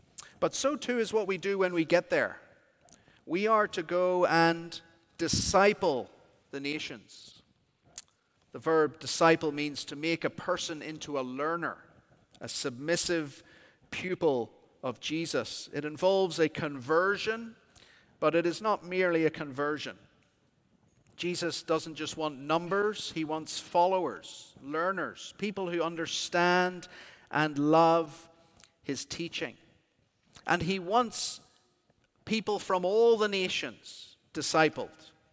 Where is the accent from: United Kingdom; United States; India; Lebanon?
United Kingdom; Belfast, Northern Ireland; the Gospel Hall that I was brought up in Belfast, Northern Ireland.